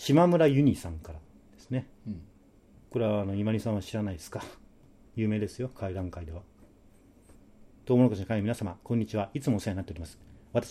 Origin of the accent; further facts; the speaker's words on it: Gifu, Japan; 私の出身は岐阜県です。